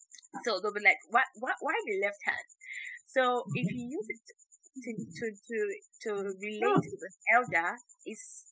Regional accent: Edo, Nigeria; So from my place, I'm from Edo State, right? From the Asan part of Edo State.

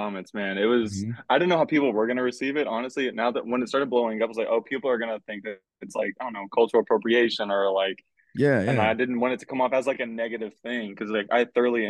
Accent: Houston, Texas, United States; I grew up Jersey Village area. It was kind of northwest part of Houston, maybe 20 minutes from Cypress, 20 minutes, 25 minutes from downtown.

